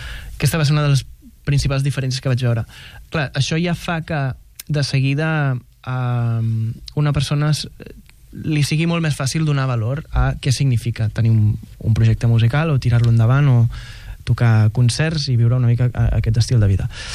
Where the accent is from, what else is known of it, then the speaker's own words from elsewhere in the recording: Igualada, Catalonia, Spain; jo soc d'Igualada i ara estic vivint